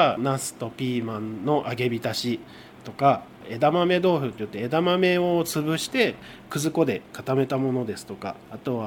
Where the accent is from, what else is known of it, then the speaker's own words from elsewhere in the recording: Fujisawa, Kanagawa, Japan; 僕も生まれも育ちもずっと藤沢でございます。